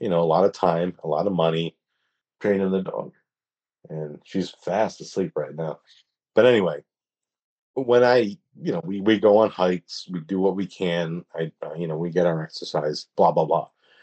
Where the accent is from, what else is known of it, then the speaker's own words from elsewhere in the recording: East Coast, United States; It's very special growing up on the East Coast, especially this time of year and the history we have and things like that.